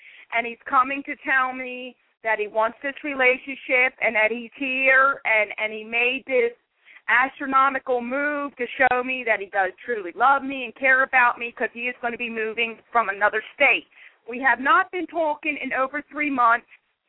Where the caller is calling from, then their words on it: Pennsylvania, United States; Hi, and I'm calling from Pennsylvania.